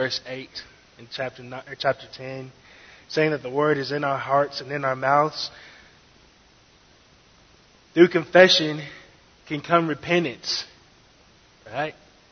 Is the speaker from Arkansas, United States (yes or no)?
yes; Conway, Arkansas, United States; now in Russellville, United States; You know, growing up in Conway, I don't really like to call Russellville my home, but that is what it has turned into.